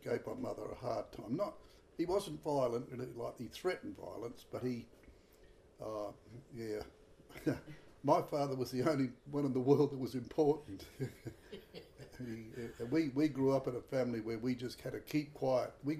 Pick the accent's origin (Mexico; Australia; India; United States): Australia; Woodside, South Australia; no, in Woodside. We lived in Woodside